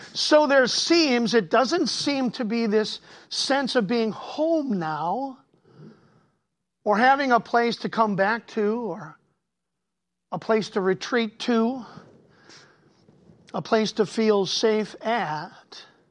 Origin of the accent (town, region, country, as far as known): Cleveland, Ohio, United States; born or raised there